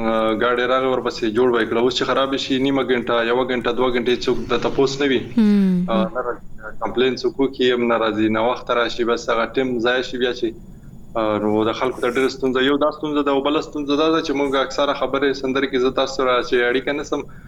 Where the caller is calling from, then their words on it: Karachi, Sindh, Pakistan; در سره ایم لکراچی څخه.